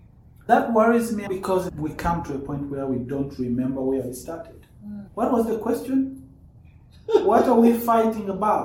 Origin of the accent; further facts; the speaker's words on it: Rwanda; I come from Rwanda, we talk about being the source of the Nile.